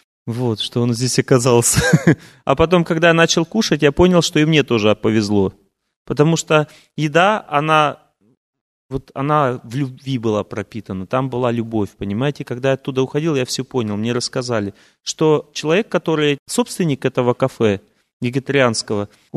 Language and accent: Russian; Russia; now in United States; я думал, я из России уехал. Я говорю, я в Америке